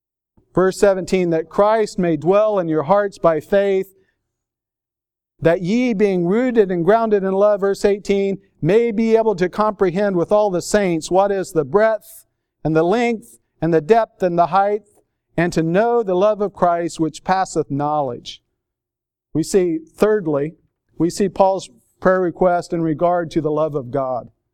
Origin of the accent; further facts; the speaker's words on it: Indiana, United States; And I'm from Indiana. That bugged me.